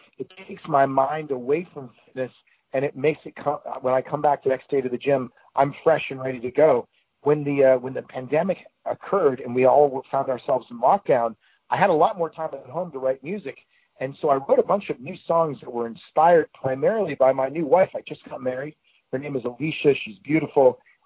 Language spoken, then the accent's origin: English; Maine, United States; because I'm from Maine.